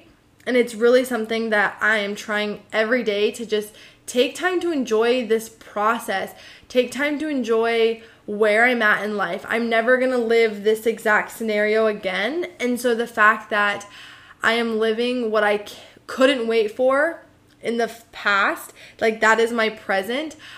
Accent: United States; I'm so grateful that I'm an American and that I have these opportunities to experience this life.

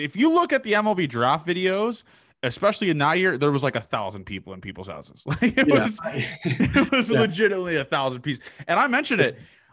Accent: Canada; especially being a Canadian, we don't have many frats here.

